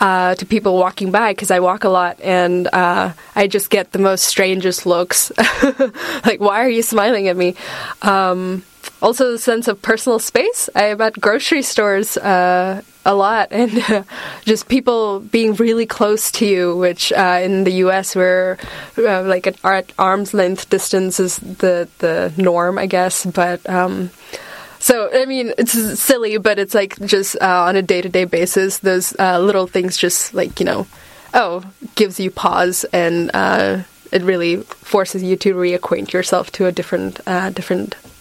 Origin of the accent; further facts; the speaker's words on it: Washington, United States; now in Poland; I come from Washington State, so West Coast in the United States